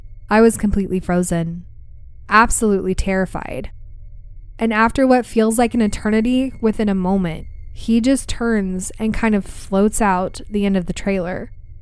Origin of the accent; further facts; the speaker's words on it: Appalachia, United States; We're from Appalachia, so ghosts and things like that are well accepted as real.